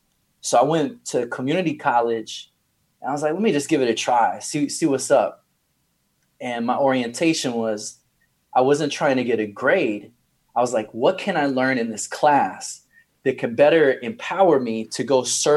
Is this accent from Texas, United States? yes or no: yes; Texas, United States; And so I came up from Texas, you know, with a quarter pound of weed under my seat.